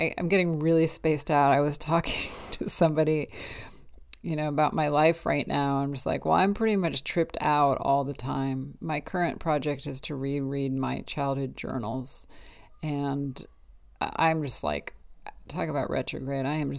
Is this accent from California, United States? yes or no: yes; California, United States; I'm from California. I'm from countercultural California. And I believe in that dialect.